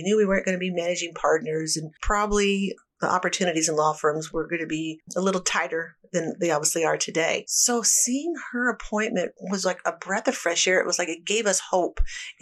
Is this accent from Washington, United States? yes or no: no; Hannibal, Missouri, United States; I practiced law in my hometown of Hannibal for about a dozen years